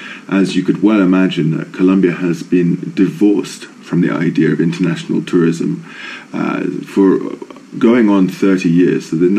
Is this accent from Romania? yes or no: no; England, United Kingdom; And I say, well, you know, here as an Englishman, I'm still considered a hooligan.